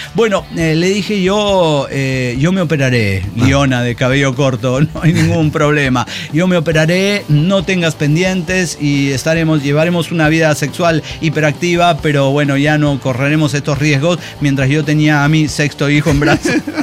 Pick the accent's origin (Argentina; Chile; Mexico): Mexico; Culiacán, Sinaloa; ya me conocen … el que sembró un manglar